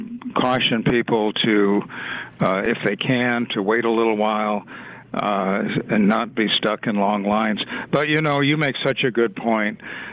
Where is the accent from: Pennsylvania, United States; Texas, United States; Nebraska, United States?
Nebraska, United States; I grew up in Nebraska, so I sympathize.